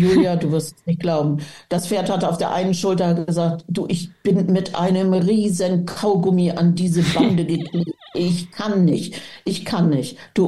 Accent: Bavaria, Germany; ich komme aus dem Allgäu

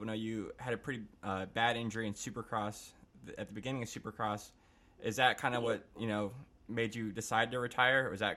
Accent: Florida, United States; Yeah, I'm from South Florida, so we had a pretty big scare last week

